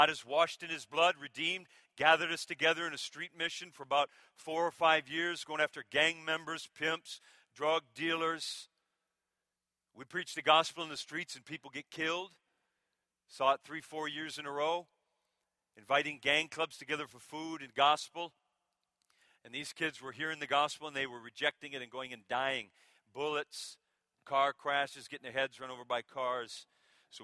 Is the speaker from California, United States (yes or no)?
no; Minnesota, United States; Some of these weak sauce Southerners, I love you Southerners, I'm from Minnesota.